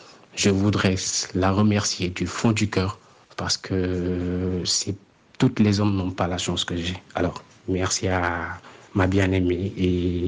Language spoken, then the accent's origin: French; Dakar, Senegal; j'ai 29 ans, je suis sénégalais et je vis à Dakar.